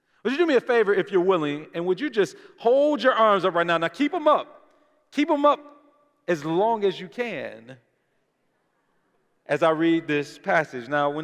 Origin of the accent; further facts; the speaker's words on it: Detroit, Michigan, United States; I know some things that happened to my hometown in Detroit